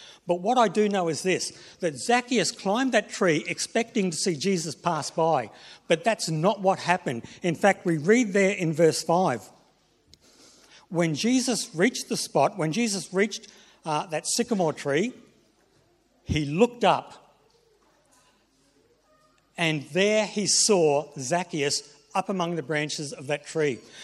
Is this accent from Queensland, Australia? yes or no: yes; Queensland, Australia; now in Tasmania, Australia; when Hobart takes on Brisbane Heat, I'm a Queenslander, when Hobart takes on Queensland, I support Tassie. I'm a Tasmanian.